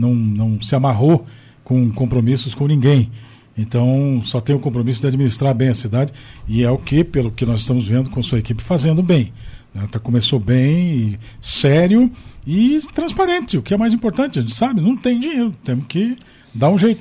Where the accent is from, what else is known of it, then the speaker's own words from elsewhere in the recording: Brazil; Isso é uma lição para nós que somos brasileiros